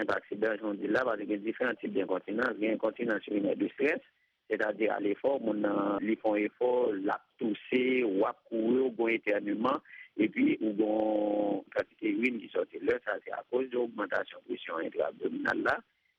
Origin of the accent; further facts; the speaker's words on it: Haiti; en tant qu'haïtien